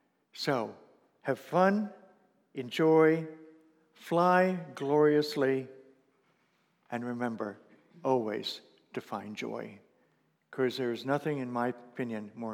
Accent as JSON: {"language": "English", "town": "Meadville", "region": "Pennsylvania", "country": "United States", "said": "oh yes, I'm from Meadville, Pennsylvania, and I'm moving back to Oregon in July."}